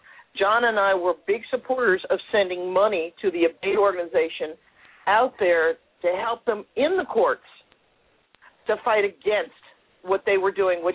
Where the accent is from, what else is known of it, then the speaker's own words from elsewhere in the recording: Poughkeepsie, New York, United States; which was actually my hometown. It's a dirty town. It's called Poughkeepsie, New York, Dutchess County.